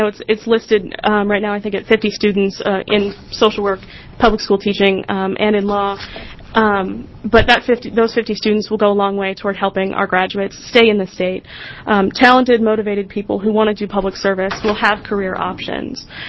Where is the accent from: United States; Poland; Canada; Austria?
United States; Portland, Oregon; also born or lived in Washington, D.C. / Philadelphia; I'm also an Oregon native. I grew up in Portland, and I would like to make my career here in Oregon